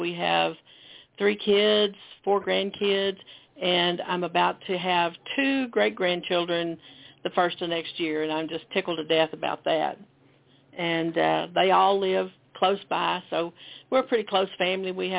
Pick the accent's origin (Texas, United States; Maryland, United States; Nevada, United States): Texas, United States; I grew up here in East Texas.